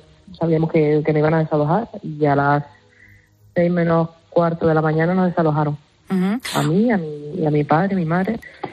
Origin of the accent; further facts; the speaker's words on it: Canary Islands, Spain; nosotros somos canarios, sentimos mucho nuestra tierra